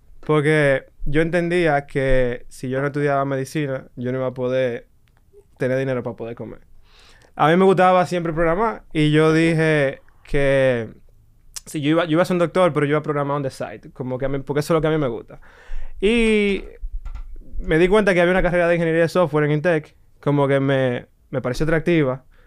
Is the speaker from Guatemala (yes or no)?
no; Santiago de los Caballeros, Santiago, Dominican Republic; moved away as an adult; now in Santo Domingo, Dominican Republic; Yo nací en Santiago, Santiago de los Caballeros, y me quedé allá hasta que terminé el colegio y vine aquí a Intega a estudiar a los 18 años. Y básicamente me he quedado desde aquí, desde Intec, en Santo Domingo.